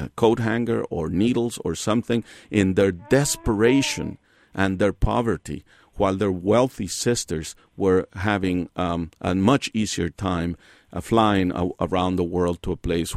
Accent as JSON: {"language": "English", "country": "Mexico", "moved": "yes", "lives_now": "United States", "said": "I came into the United States in 1960. I'm originally from Mexico."}